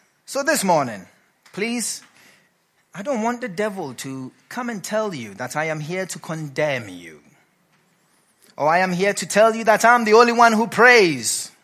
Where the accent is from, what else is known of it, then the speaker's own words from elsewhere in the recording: Ghana; For some of you, my African brothers, and I am African, I'm Ghanaian